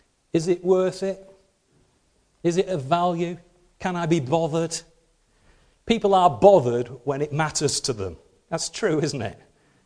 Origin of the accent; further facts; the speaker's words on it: United Kingdom; We tried to get rid of the stiff upper lip of being British